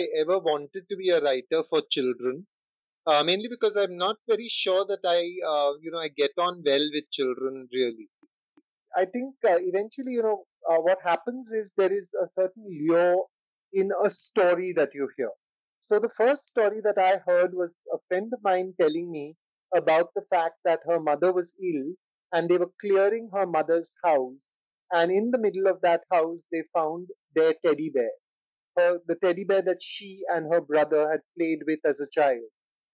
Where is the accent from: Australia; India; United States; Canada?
India; I, being Indian, I could ask this question.